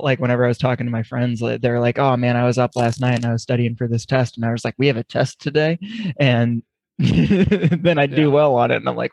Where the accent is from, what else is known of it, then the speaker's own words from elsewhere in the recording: St. Louis, Missouri, United States; Oh, no. I'm from St. Louis. So, like, it's not hockey town by any means.